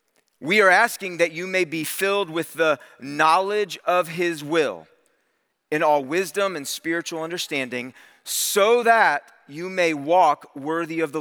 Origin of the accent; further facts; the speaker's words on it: Cleveland, Ohio, United States; Yeah, I can remember as a kid, I grew up in the 80s. I grew up in Cleveland, Ohio.